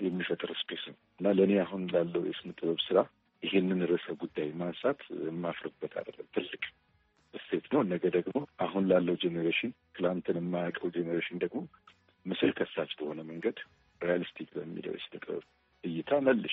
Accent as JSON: {"language": "Amharic", "region": "Addis Ababa", "country": "Ethiopia", "tie": "born or raised there", "said": "ከልጅነቴ የነበረውን የማውቀውን እኔ ሰፈሬ ደቡብ ቅራ የሚባለው ፊትበር አካባቢ የተወለድኩት ቤተመንግስት ስር"}